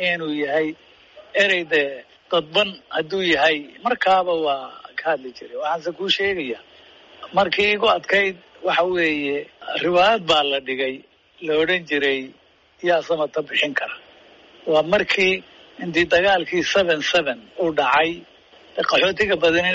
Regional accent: Somali Region, Ethiopia; born or raised there; moved away as an adult

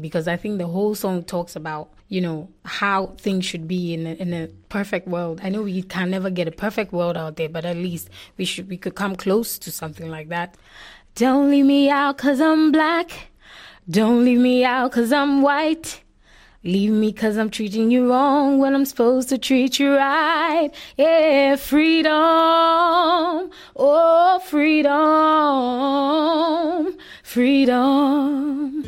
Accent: Ghana; I'm a Ghanaian singer

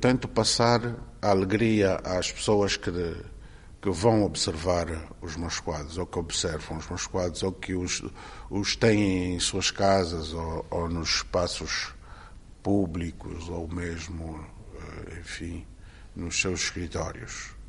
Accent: Sanza Pombo, Uíge, Angola; born there; Sim, eu sou, nasci em Sanzampombo, com todas as influências

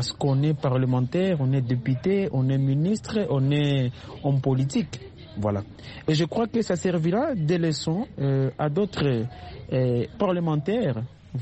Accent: DR Congo; Même chez nous en RDC

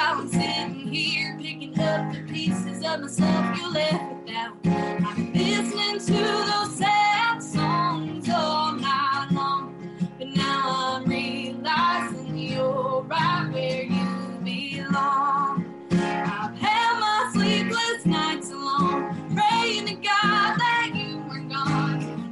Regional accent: South Carolina, United States; Just with growing up in South Carolina and sticking to my country roots, I knew that country music was truly where my heart was.

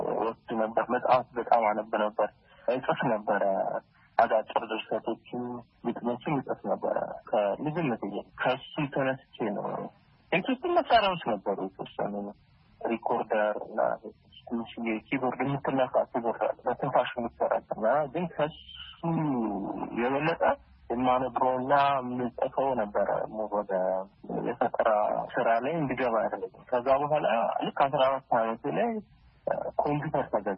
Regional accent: Addis Ababa, Ethiopia; born there; የተወለድኩት አዲስ አበባ ወደ ስለሃ አካባቢ ነው። ስለዚህ እዛው አካባቢ ነው ትምህርት ቤት እዛው ከጎኑ ያለ ሊሴ ገብረ ማርያም እግር እየሄድኩኝ የተማርኩት

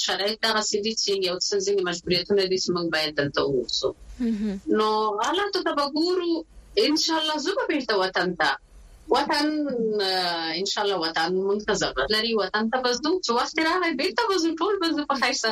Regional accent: Maidan Wardak, Afghanistan; زه د افغانستان یم، خو په دې په میدان وردګ ولایت یم، او کلمې افغاني دي، نو ټول کلی افغاني دي.

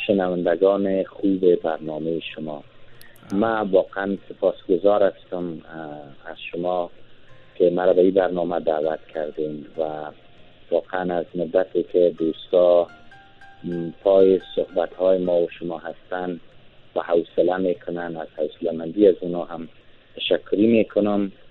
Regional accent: Kabul, Afghanistan; also born or lived in Badakhshan; یعنی چون ما در بدخشان به دنیا آمدیم، تا در ایامی که ما مکتب قرار بود بخوانم به کابل آمدم، اینجا خواهرم زندگی میکرد و ما از 10 سالگی به بعد با خواهرم بزرگ شدم.

